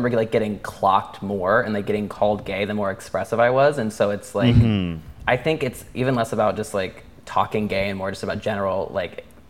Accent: Indiana, United States; now in Los Angeles, United States; When I grew up in Indiana, like all close girlfriends, like I have very few close male friends.

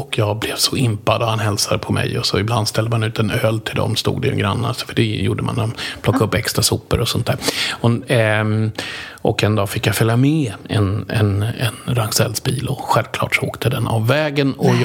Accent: Sollentuna, Stockholm County, Sweden; jag är uppväxt i Sollentuna.

